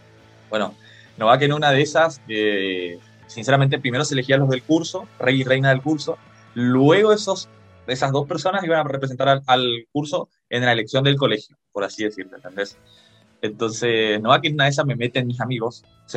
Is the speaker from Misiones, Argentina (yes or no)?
yes; Posadas, Misiones, Argentina; de Posadas Misiones, de la ciudad donde yo nací, me crié.